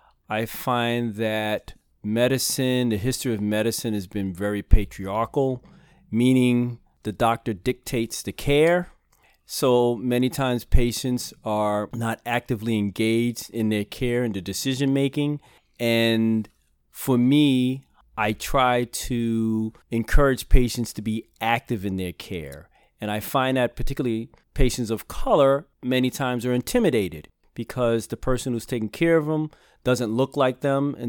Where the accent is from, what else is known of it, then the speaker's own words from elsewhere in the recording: Brooklyn, New York, United States; now in Buffalo, United States; Well, as you can probably tell from my little accent, I'm originally from Brooklyn. And I came here to Buffalo to go to medical school back in 1984 at UB.